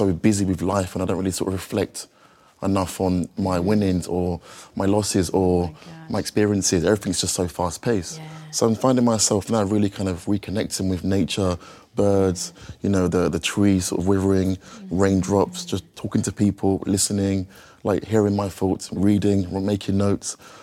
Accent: London, United Kingdom; as a British Nigerian in London

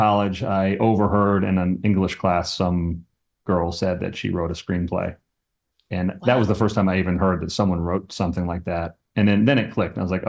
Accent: New Hampshire, United States; But I grew up in New Hampshire.

